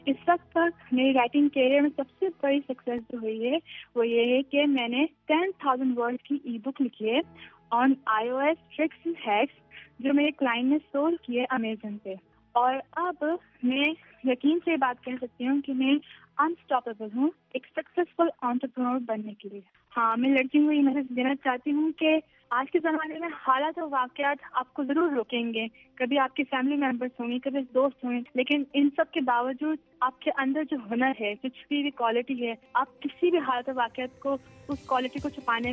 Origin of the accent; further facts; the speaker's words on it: Karachi, Sindh, Pakistan; میں کراچی سے پاکستان سے ہوں اور اس وقت میں بیچلرس آف سائنس کی ڈگری حاصل کر رہی ہوں کراچی یونیورسٹی سے سائیکالوجی میں.